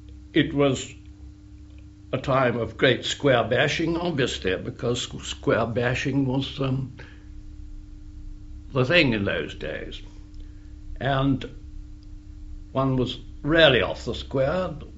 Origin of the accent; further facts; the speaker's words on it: Baldock, East of England, United Kingdom; born there; I was born at Baldock in Hertfordshire in January 1898, and I was at school at Halebury in 1914-15